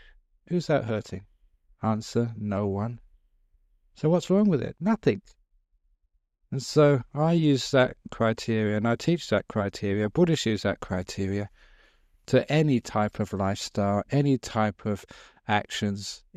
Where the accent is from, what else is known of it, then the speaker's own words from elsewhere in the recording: England, United Kingdom; I never served obviously in an army because I came from England. They weren't part of the Vietnam War.